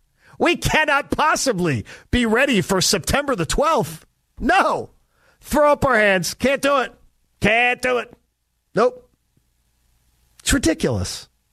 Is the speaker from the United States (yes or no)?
yes; Philadelphia, Pennsylvania, United States; when I was growing up in Philly, it was Action News on Channel 6 with Jim Gardner.